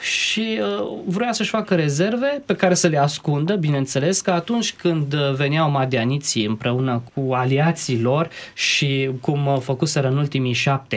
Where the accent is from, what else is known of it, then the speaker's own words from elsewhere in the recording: Romania; și noi ca români, păi pe cine avem la inimă cel mai mult?